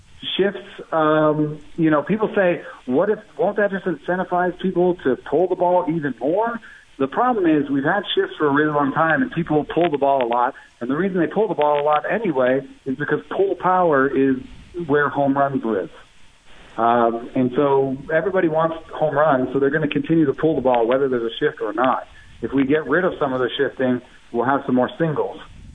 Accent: Atlanta, Georgia, United States; I grew up in Atlanta, so you know, there are some things that you might have in common.

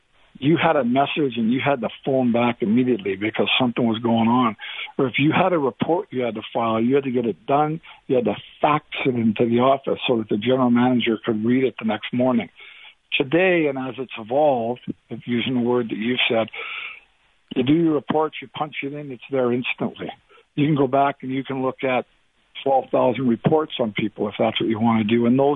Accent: Calgary, Alberta, Canada; being an Alberta boy, I was born and raised in Calgary. I've always come back here to live throughout my career, although most of it's been spent, you know, down east. I'm coming back home to Alberta.

